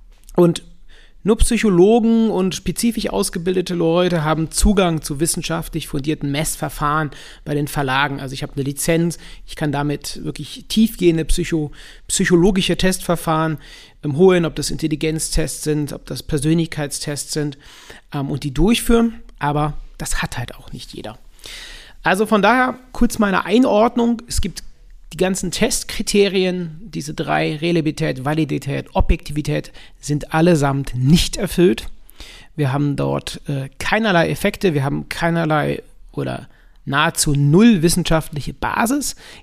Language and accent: German; Cologne, North Rhine-Westphalia, Germany; wie bei uns in Köln sagen immer